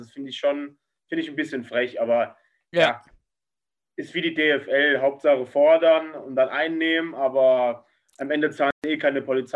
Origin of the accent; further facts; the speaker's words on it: Bremen, Germany; Mir fällt da so bei, zum Beispiel als Bremer auf jeden Fall Anfang der Saison halt das Mainz-Spiel noch im Kopf